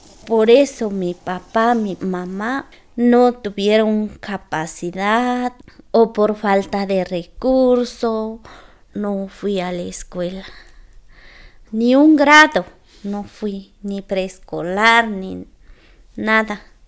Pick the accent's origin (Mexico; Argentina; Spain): Mexico; Spanish is a second language; Yo, cuando salí de mi pueblo, yo no podía hablar el español. Yo no sé en la ciudad, ni sé cómo puedo viajar o cruzar en las calles.